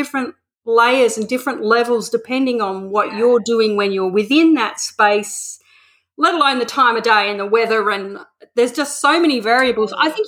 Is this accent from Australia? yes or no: yes; Australia; As an Australian who's actually never been to Oregon, I have been to America